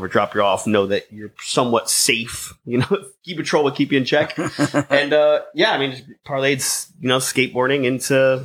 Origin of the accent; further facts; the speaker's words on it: Pennsylvania, United States; I grew up in Pennsylvania, like an hour west of New York City. Middle of nowhere, sticks, kind of, you know, rivers and cliff jumping and just, you know, all little fun, dumb stuff as a kid.